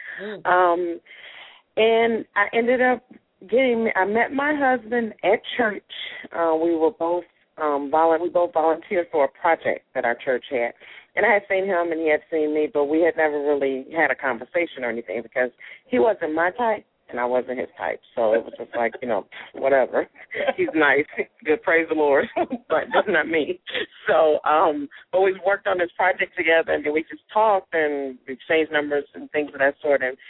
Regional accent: Chicago, Illinois, United States; I was born and raised in Chicago.

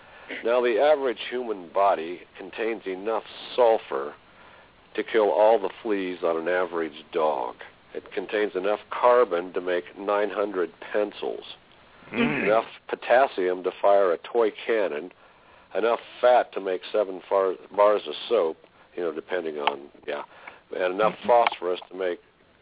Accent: Kansas, United States; I tell you, I'm from Kansas, and we're in the middle of Kansas in the summer.

